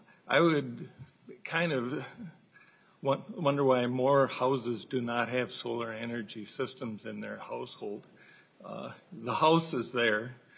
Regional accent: Winona, Minnesota, United States; I'm from Winona, Minnesota.

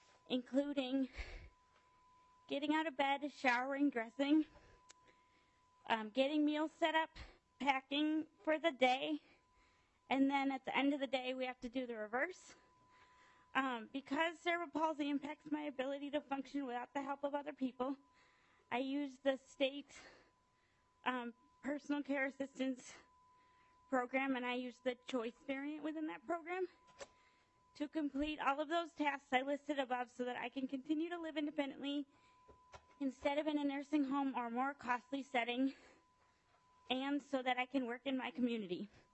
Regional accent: St. Paul, Minnesota, United States; also born or lived in Wisconsin; I grew up in St. Paul with my family. I went to St. Paul Public Schools, and I kept up with my classmates academically.

